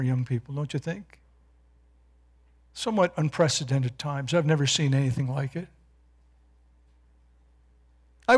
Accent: Canada; I'm not sure that I'm all that proud about being Canadian, but I'm glad that I'm a Christian.

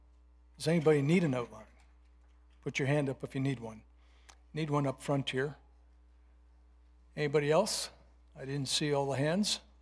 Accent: Scotland, United Kingdom; No, I am actually Scottish, believe it or not, with a French name.

